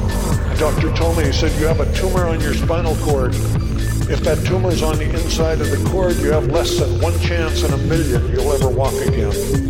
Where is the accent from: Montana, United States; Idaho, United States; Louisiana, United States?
Montana, United States; I came from Montana. Montana is not the hotbed of vegetarianism.